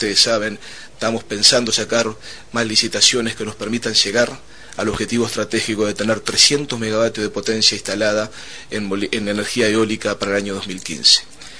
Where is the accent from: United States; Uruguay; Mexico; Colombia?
Uruguay; contribuir como uruguayos